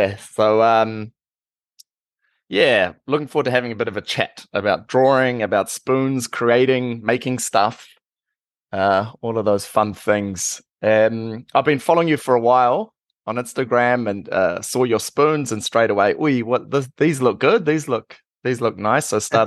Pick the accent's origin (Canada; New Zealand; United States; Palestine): New Zealand; now in Germany; I'm from New Zealand. I've been here in Germany